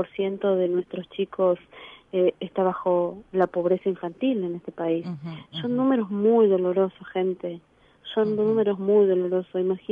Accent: Oberá, Misiones, Argentina; born there; nosotros nacimos en Misiones, en la provincia de Oberá

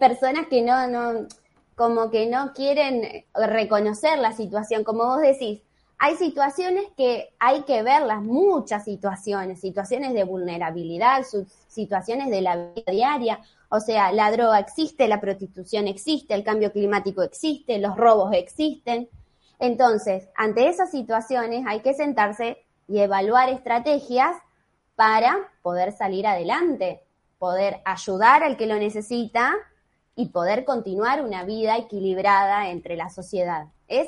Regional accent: San Nicolás de los Arroyos, Buenos Aires Province, Argentina; nací acá en San Nicolás, En mi familia también es de acá, de la ciudad. Mis abuelos vinieron de Entre Ríos, mis abuelos paternos

